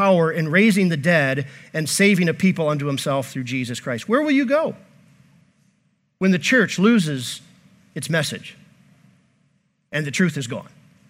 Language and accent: English; Davisburg, Michigan, United States; Now you go down to Davisburg, Michigan this morning, where I was raised, born in that little town, raised in that little town.